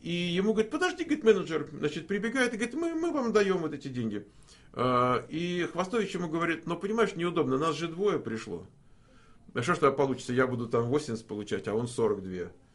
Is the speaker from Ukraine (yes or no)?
no; Moscow, Russia; тут втроем сидели я из Москвы